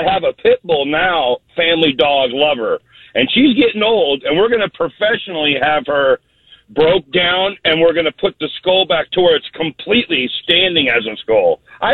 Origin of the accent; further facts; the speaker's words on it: Pacific Northwest, United States; First of all, I grew up in the Northwest, which dog I hate. I refuse. Haven't been back to the Portland area in 25 years.